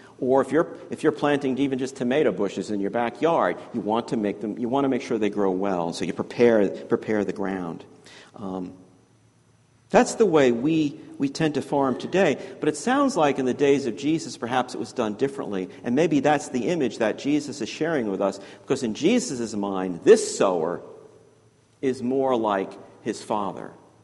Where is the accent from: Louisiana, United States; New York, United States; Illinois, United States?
New York, United States; Yonkers; I grew up in Yonkers, New York. Heard me say that before. Just north of the Bronx.